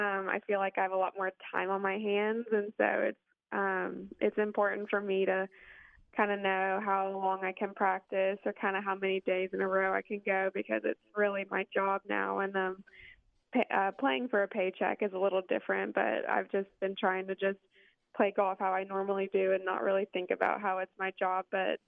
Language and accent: English; The Woodlands, Texas, United States; I'm from Texas. I live close to Fort Worth, but I was born and raised in the Woodlands, which is just north of Houston